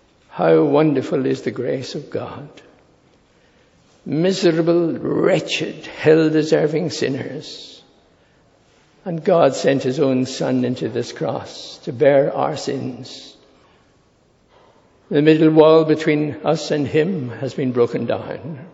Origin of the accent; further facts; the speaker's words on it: Ireland; They weren't British. I'm Irish.